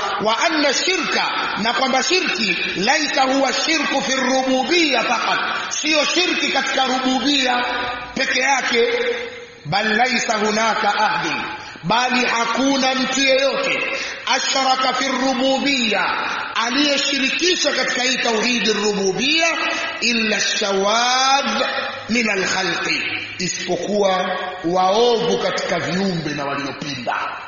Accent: Songwe, Tanzania; huku sio sana, kule kwetu wapo, mkoa wa Songwe una makanisa zaidi ya 1000.

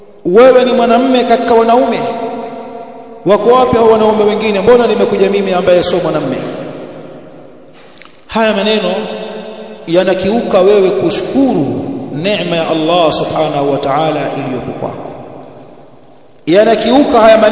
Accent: Tanga, Tanga Region, Tanzania; Kule kwetu Tanga kwenye harusi, kina mama wakiimbaimba wanamtaja bwana harusi kwenye nyimbo

